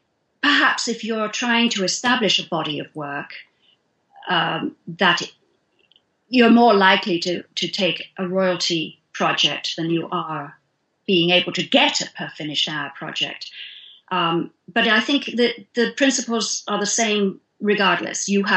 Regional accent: United Kingdom; now in United States; because I'm British, and because I'm female

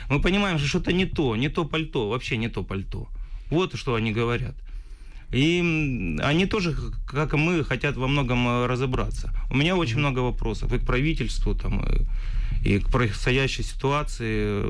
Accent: Ukraine; Мне тете родной морду бить только из-за того, что я из Украины.

